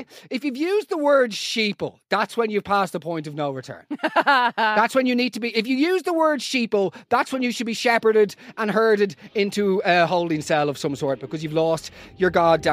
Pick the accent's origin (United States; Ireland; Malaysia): Ireland; As Irish people, we have a national disability when it comes to knowing how to behave on escalators and in the wider world.